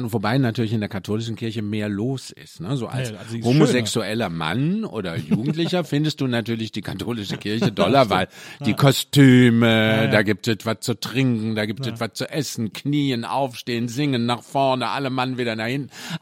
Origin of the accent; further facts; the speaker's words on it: Mülheim an der Ruhr, North Rhine-Westphalia, Germany; komme ja bin aus dem Ruhrpott, also aus Mülheim Ruhr